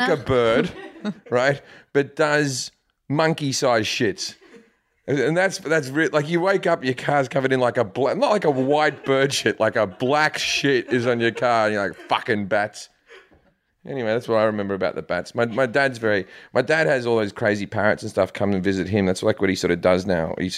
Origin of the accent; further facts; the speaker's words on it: Australia; also born or lived in United Kingdom; now in United States; 8 years ago. And I was living, I'm Australian, but I lived in the UK for 10 years before that.